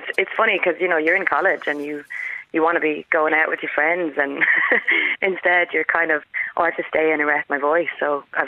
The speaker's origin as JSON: {"language": "English", "town": "Ballymore Eustace", "region": "Kildare", "country": "Ireland", "said": "I'm from County Kildare, Ballymore Eustace in Kildare."}